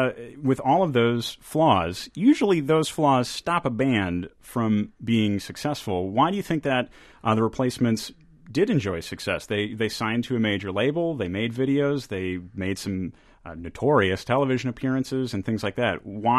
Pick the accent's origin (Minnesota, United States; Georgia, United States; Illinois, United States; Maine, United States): Minnesota, United States; Minneapolis; Jim, as I mentioned before, we're both from Minneapolis.